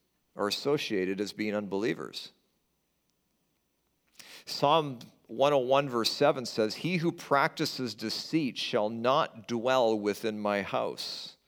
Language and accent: English; West Coast, United States; now in Michigan, United States; Where I grew up on the West Coast, there's a lot of rain and there is a lot of forest